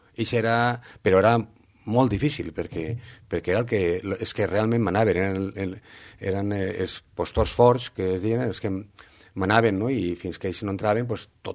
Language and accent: Catalan; Valencia, Valencian Community, Spain; però en València, jo soc de València i se coneixia molt poc